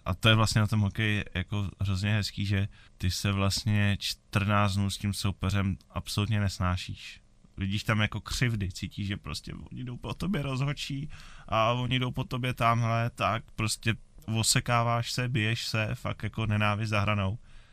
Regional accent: Ostrava, Moravian-Silesian Region, Czechia; protože jsem taky z Ostravy, tak jsem vezl autem domů do Ostravy

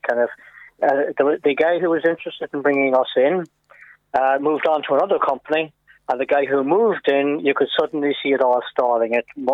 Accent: County Sligo, Ireland; now in Ballyshannon, Ireland; I'm originally from North Sligo, near Cliffney

